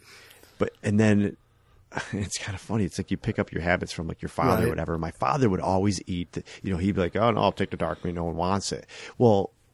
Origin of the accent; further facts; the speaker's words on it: Buffalo, New York, United States; Well, I'm from Buffalo. We do wings.